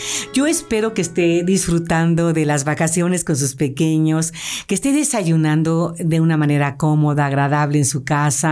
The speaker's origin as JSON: {"language": "Spanish", "country": "Mexico", "said": "Creo que somos el estado de la República Mexicana que más balnearios tiene"}